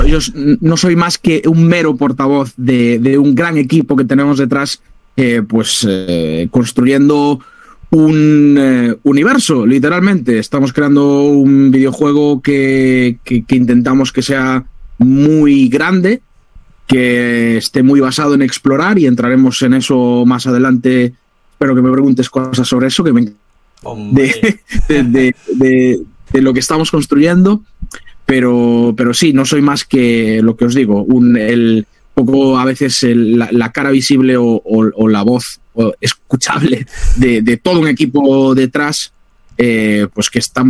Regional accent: Santiago de Compostela, Galicia, Spain; soy ingeniero informático, nacido y crecido en Santiago de Compostela

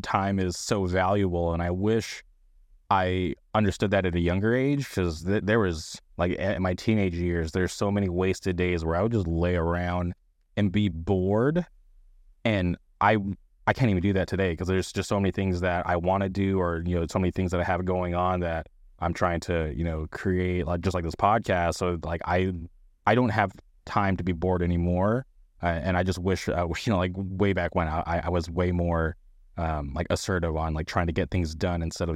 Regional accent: Palm Springs, California, United States; now in Anaheim, United States; I grew up in the Palm Springs area

